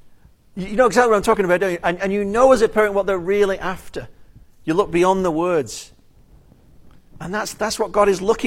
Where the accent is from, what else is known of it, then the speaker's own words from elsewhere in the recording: United Kingdom; I don't know if it's being British, but I think this is a part of prayer we really neglect.